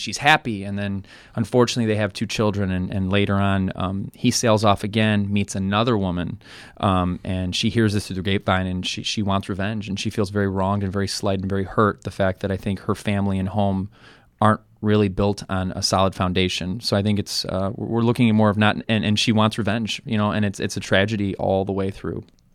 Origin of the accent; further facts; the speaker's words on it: Chicago, Illinois, United States; now in Memphis, United States; You know, I know I was raised in the Kingston Mines and the Green Mill, Chicago area